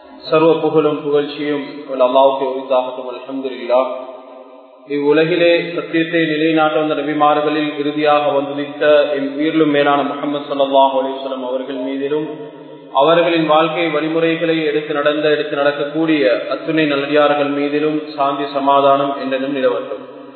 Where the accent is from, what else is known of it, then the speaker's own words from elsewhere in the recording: Colombo, Western Province, Sri Lanka; அப்படியான ஒரு சூழலிலே, கொப்பனி தெருவிலே பிறப்பிடமாக கொண்ட நான் அப்படியான ஒரு சூழலிலே தான் நானும் வளர்ந்தேன்.